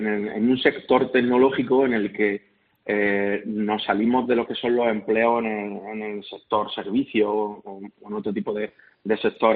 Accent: Linares, Andalusia, Spain; entre que soy de Linares

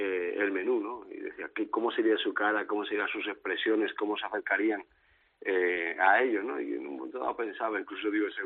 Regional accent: Alicante, Valencian Community, Spain; Yo soy de aquí de Alicante, el turrón es muy típico

